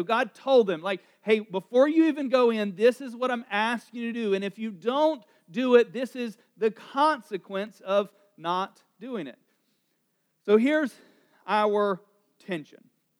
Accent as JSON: {"language": "English", "region": "North Carolina", "country": "United States", "accent": "Southern", "said": "a little southern there, I know. I am from North Carolina, comes out every now and again."}